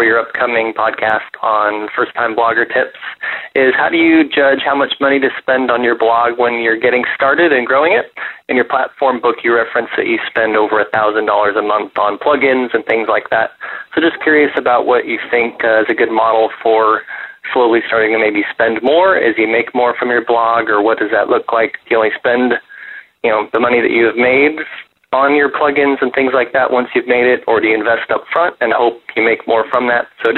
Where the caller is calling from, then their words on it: Turlock, California, United States; I'm from Turlock, California.